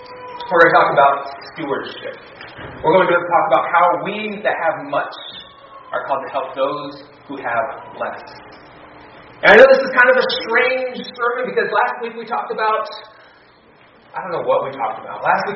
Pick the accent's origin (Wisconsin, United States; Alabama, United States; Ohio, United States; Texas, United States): Ohio, United States; My wife grew up in Nebraska. I grew up in Ohio.